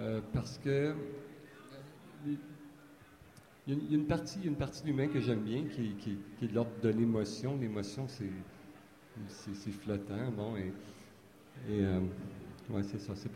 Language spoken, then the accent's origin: French; Quebec, Canada; Je pense qu'on m'a invité ici parce que je suis québécois, je suis étranger.